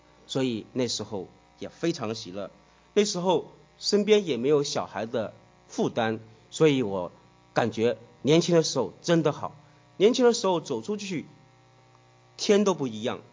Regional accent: Hong Kong; 这个动漫片里面其中一个角色，我们香港人叫他叫啰嗦王啊

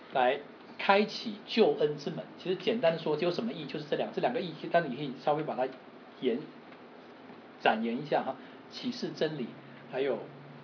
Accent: Taiwan; 至少我长大在台湾那个环境里面

